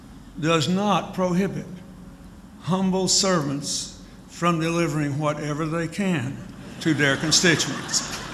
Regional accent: Arkansas, United States; I mean, I was from Arkansas. We weren't much better off than you.

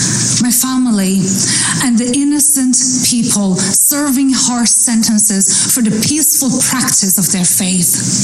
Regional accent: Iran; I'm an Assyrian from Iran.

